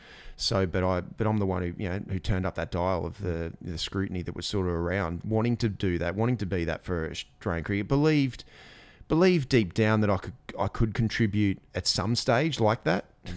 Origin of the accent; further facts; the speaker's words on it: Ipswich, East of England, United Kingdom; from a growing up in Ipswich